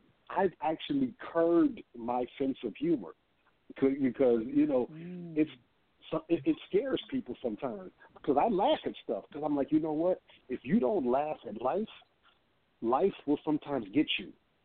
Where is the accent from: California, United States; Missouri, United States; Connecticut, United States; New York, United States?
New York, United States; I still pop off in the New York Minute because I pop off because I'm from New York and this is what we do.